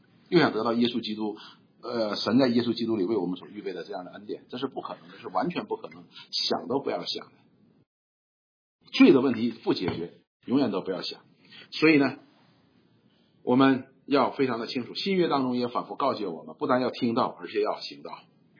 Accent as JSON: {"language": "Chinese", "region": "Northeast China", "country": "China", "accent": "Northeastern Mandarin", "said": "如果用我们东北话翻译，应该你们应该听他的"}